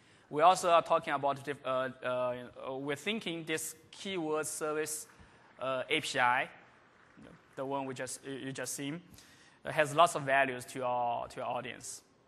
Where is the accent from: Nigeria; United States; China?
China; also born or lived in France; I come from China. I lived many years in France